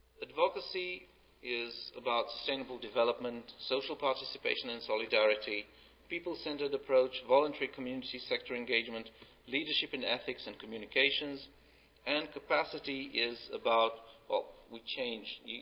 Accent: Israel; I come from Israel

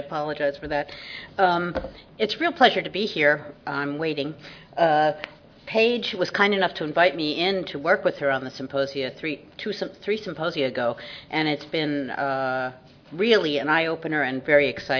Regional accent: United States; I grew up in the United States. I've lived in the United States. I've worked in 50 countries.

